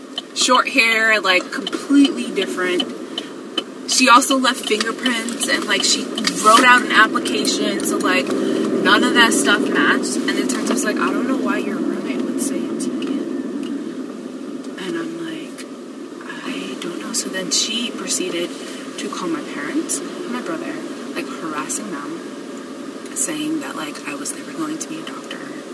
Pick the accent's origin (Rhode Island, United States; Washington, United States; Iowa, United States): Rhode Island, United States; Like, I'm from the smallest state. Like, I grew up sheltered in private school since nursery.